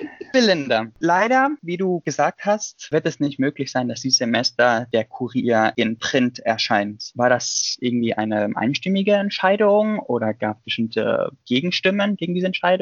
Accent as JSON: {"language": "German", "country": "Greece", "second_language": "German", "said": "Ich komme ja aus Griechenland und in Griechenland haben wir ein Meer und im Meer gibt es sehr viele Quallen."}